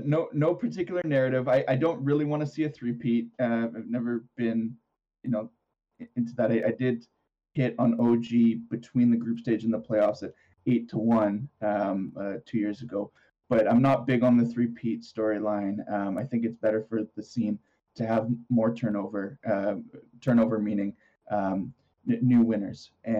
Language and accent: English; Canada; I am Canadian